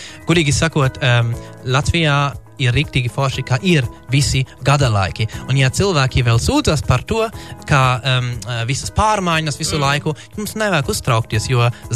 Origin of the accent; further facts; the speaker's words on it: Germany; Latvian is a second language; Sorry, esmu vācietis